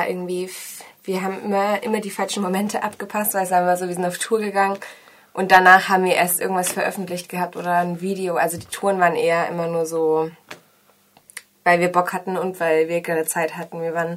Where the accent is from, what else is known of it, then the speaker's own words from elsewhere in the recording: Nuremberg, Bavaria, Germany; now in Berlin, Germany; Wir sind vor 5, 6 Jahren nach Berlin gezogen beide. Laura kommt aus Oldenburg, ich komme aus Nürnberg.